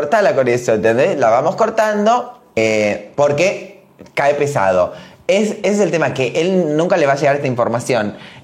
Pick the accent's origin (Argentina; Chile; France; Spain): Argentina; Córdoba; Vengo del interior. Porque vengo de un pueblo de Córdoba. Córdoba tiene un pueblo y ese pueblo tiene otro pueblo alejado de ese pueblo. Y ese pueblo, de ahí vengo yo.